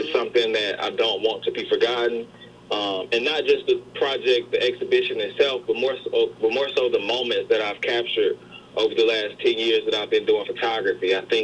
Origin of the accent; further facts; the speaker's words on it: Jackson, Alabama, United States; now in Nashville, United States; I'm an Alabama native. I'm a Jackson, Alabama native.